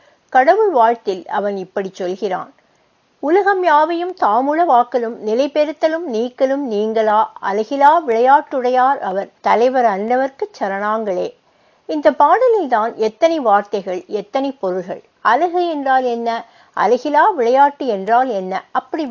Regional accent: Chennai, Tamil Nadu, India; first language Urdu; Tamil is a second language; நான் பிறந்து வளர்ந்தது சென்னை மீர்சாஹி பேட்டையில். பள்ளி கல்லூரி படிப்பு எல்லாம் அங்குதான். வீட்டில் அனைவரும் உருது பேசுவார்கள். வீட்டுச் சூழலால் உருது மொழியும், எனது மார்க்கச் சூழலால் அரபியும், சமூக சூழலால் நானாக தேடி பெற்றுக் கொண்டதாக ஹிந்தியும் அமைந்தது.

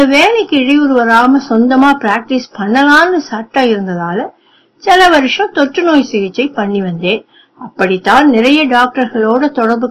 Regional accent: Chennai, Tamil Nadu, India; அதனால 1956 நான் சென்னையில என் தாத்தா பாட்டி வீட்டில் வளர்ந்தேன்.

